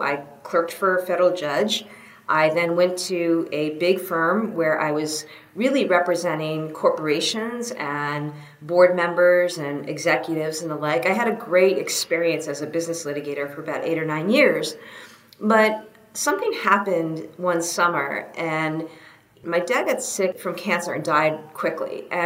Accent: New Hampshire, United States; So I grew up in New Hampshire, right? And when you grow up in New Hampshire, it's the presidential, you know, season every 4 years.

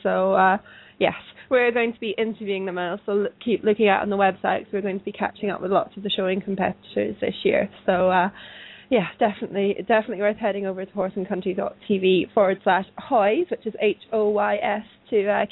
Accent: Scotland, United Kingdom; I'm Scottish.

